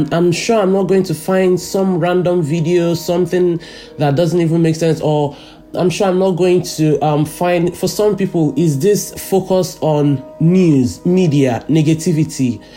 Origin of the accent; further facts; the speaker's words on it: Nigeria; now in London, United Kingdom; I'm Nigerian